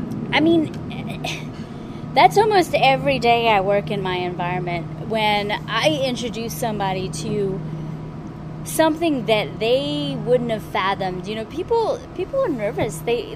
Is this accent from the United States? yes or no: yes; New Orleans, Louisiana, United States; I feel like I'm from New Orleans. There's a lot of culture in my town and in my blood.